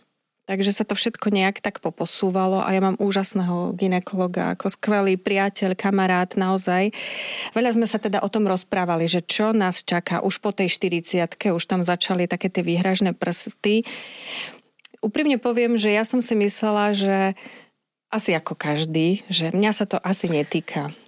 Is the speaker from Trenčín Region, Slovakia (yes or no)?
no; Poprad, Prešov Region, Slovakia; ja som z Popradu, chcela som to riešiť aj v Poprade